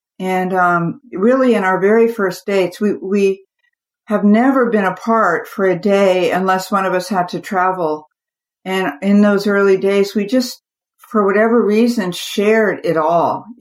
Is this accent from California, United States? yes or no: yes; California, United States; And, you know, my skin, I grew up in the California sun.